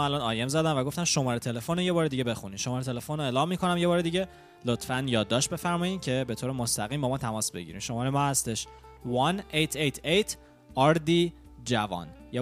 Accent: Iran; ما ایرانی ها که خارج از ایران هستیم

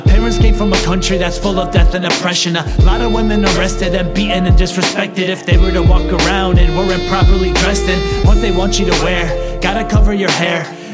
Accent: Connecticut, United States; Summer of 93, I was born in Connecticut. Growing up in the suburbs, my parents thought it had better kids.

